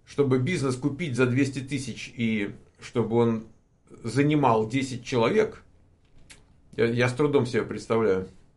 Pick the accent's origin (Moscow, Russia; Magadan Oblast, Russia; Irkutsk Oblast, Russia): Moscow, Russia; Нет, я родом из Москвы.